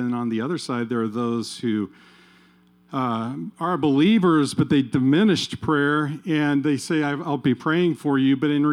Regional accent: Kansas, United States; It reminds me of growing up in Kansas

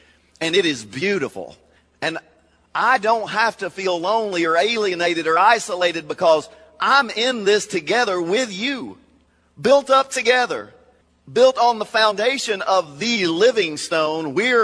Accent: Kentucky, United States; No, I'm from Kentucky. I was an old chunk of coal.

